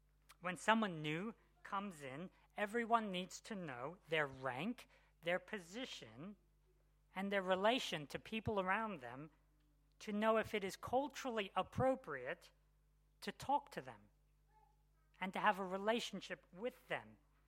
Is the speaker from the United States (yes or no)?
no; Papua New Guinea; most of you know that I grew up in Papua New Guinea.